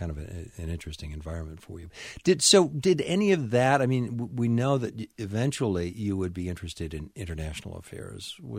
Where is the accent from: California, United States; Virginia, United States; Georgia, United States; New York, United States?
New York, United States; Buffalo; I grew up in Buffalo